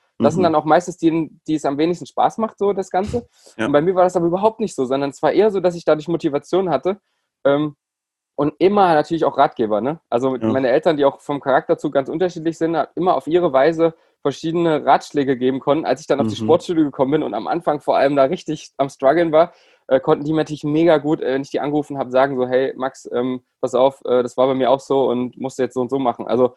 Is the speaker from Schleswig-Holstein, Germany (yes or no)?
no; Bernburg, Saxony-Anhalt, Germany; Also ich hatte in meiner Heimatstadt in Bernburg, hatte ich nur einen kleinen Ruderverein. Das ist noch eine kleine, beschauliche Stadt in Sachsen-Anhalt, 25.000 Einwohner.